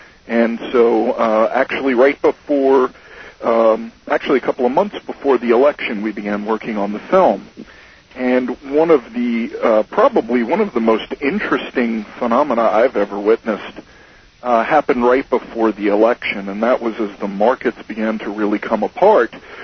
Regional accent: New York, United States; now in St. Louis, United States; I grew up in New York and moved to St. Louis.

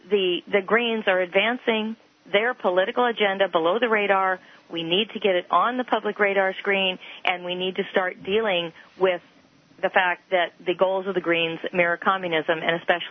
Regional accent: Oregon, United States; And Oregon, of course, I'm from Oregon

